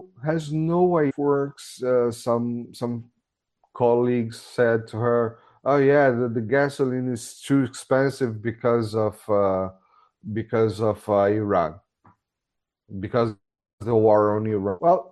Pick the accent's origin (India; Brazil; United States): Brazil; English is a second language; moved away; nowadays, yeah, I'm a migrant. I came from Brazil. I got on a plane. 12 hours later, I was on Switzerland, and then some hours later, I was on Italy.